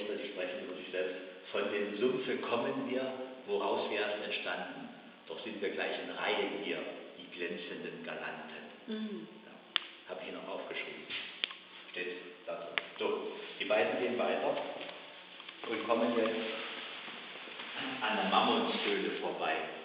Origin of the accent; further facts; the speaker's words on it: Lower Silesian Voivodeship, Poland; in meiner Heimat, im Schlesischen, im Riesengebirge